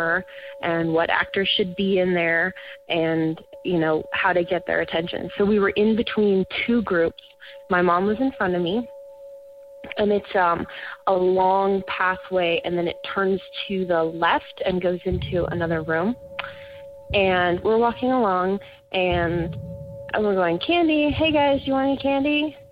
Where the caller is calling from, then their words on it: Burbank, California, United States; I'm calling from Burbank, California.